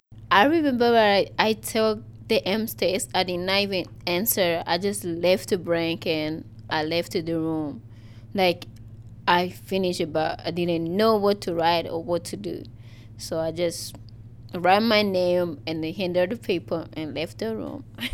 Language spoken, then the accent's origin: English; Tanzania; I'm from Tanzania. I am student at Karolina High School and I'm 19 years old.